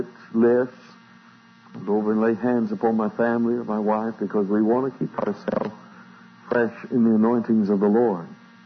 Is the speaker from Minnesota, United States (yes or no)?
no; Oklahoma, United States; I'm from Oklahoma, speak a little slower.